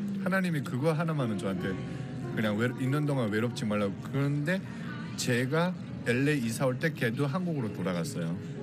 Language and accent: Korean; North Korea; 제가 북한 사람이란 걸 알고